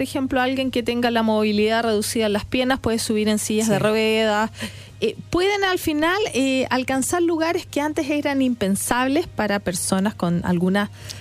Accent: Chile; ¿Qué requerimientos tenemos nosotros, por ejemplo, como chilenos?

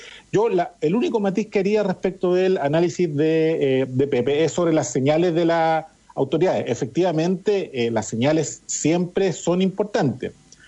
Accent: Chile; como buen chileno

